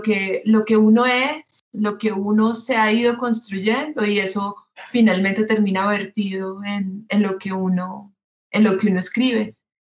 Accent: Sevilla, Valle del Cauca, Colombia; yo crecí en Sevilla, Valle del Cauca, y eso hizo mi mirada y eso hace mi mirada distinta

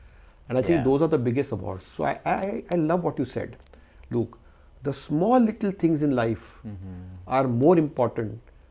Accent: India; So I'm very proud as an Indian. I'm born in an era where I'm proud to be an Indian.

